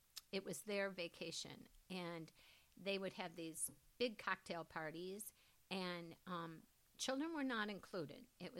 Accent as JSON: {"language": "English", "town": "St. Regis Falls", "region": "New York", "country": "United States", "said": "age 65, of St. Regis Falls, New York."}